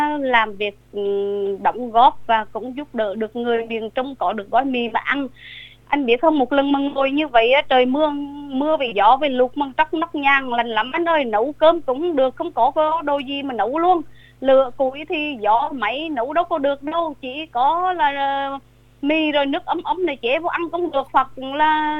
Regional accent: Central Vietnam, Vietnam; Và em cũng là người miền Trung

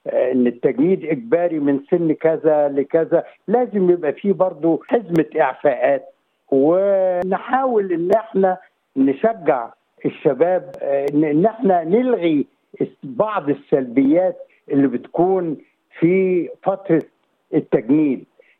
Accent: Egypt; أنا مصري وكنت ضابط بالقوات المسلحة المصرية

